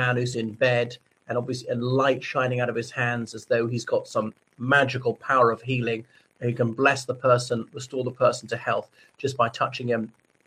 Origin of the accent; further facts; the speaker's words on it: Ireland; from Ireland.